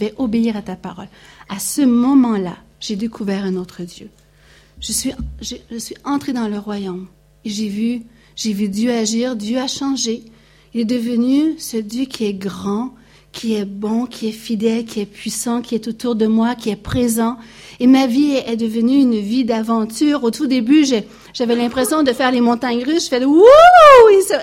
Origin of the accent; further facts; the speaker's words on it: Quebec, Canada; moved away as an adult; now in United States; je suis partie du Québec, on est parti, on est allé vivre aux États-Unis. J'ai appris l'anglais, moi qui avais une peur bleue de l'anglais.